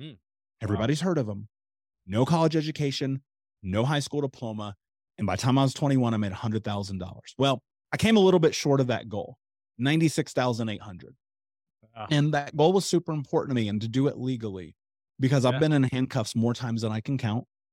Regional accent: Indianapolis, Indiana, United States; But I grew up in Indianapolis. I grew up in America in a prominent city. And we were that poor.

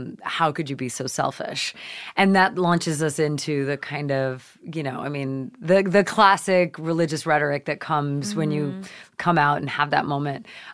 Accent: Nova Scotia, Canada; growing up in Canada, which is where I was born, you know, we lived in Nova Scotia. So it's like super like Canadian Maine, very mm-hmm. white, very rural, small town on the ocean.

